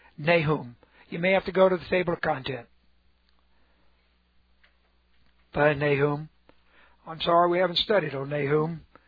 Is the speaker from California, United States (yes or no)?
yes; California, United States; born there; I was born in California at the Cedars of Lebanon Hospital, and on my birth certificate is the verse concerning the cedars of Lebanon.